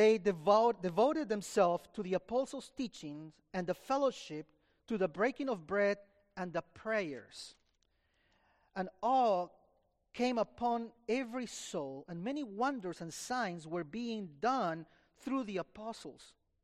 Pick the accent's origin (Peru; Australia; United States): Peru; moved away; I came from Peru 23 years ago, and so I know what it means to be a sojourner in a different country, right?